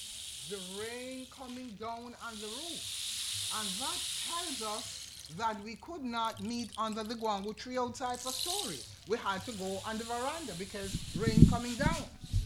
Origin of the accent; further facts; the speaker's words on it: Jamaica; As a Jamaican storyteller, let me just ask a few questions.